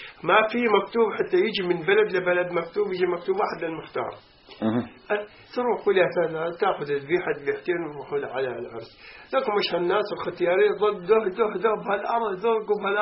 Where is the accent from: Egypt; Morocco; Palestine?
Palestine; لا، كانوا هم سوريين واحنا فلسطينيين